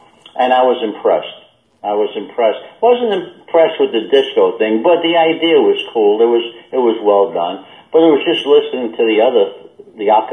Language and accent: English; New York, United States; now in Sunrise, United States; I says, okay, I'm from New York.